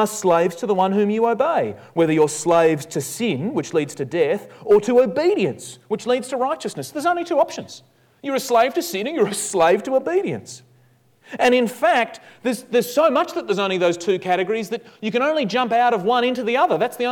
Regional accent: Australia; I'm sort of ashamed as an Aussie bloke to say that I even know about this film

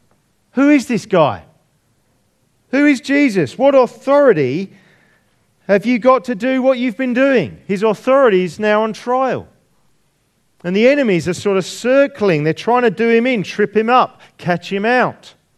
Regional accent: United Kingdom; now in Australia; ingredient of Britishness to always side with the underdog, usually because we are the underdog. Oh no, I'm Australian now, sorry. Oh no, I'm dual.

